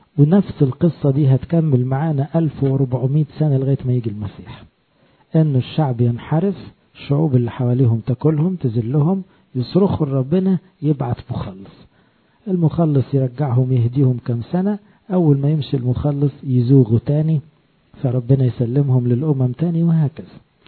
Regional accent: Egypt; دي حاجة فخر لينا كمصريين أن موسى النبي مصري الجنسية

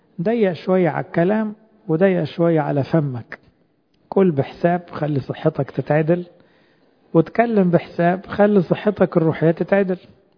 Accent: Egypt; لأنه على فكرة إحنا كشعب مصري يقال ان احنا بناكل على الاقل 3 أضعاف كمية السعرات اللي بنحتاجها

